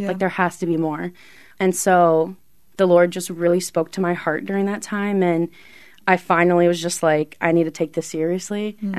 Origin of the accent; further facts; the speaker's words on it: Ann Arbor, Michigan, United States; I grew up in the Ann Arbor community. I'm a fellow Christ the King parishioner.